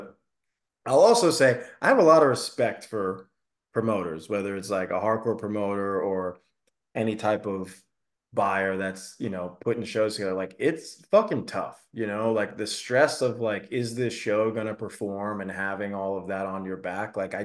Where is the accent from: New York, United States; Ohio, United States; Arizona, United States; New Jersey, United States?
New York, United States; Long Island; now in North Carolina; the synopsis of that was I moved to North Carolina from a place where everything was set. Like growing up on Long Island, it was never even a thought in my mind